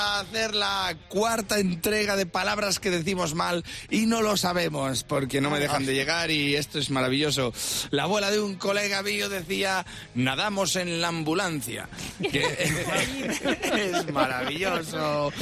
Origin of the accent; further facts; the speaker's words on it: Castile, Spain; Ya se lo digo yo, que soy de Castilla.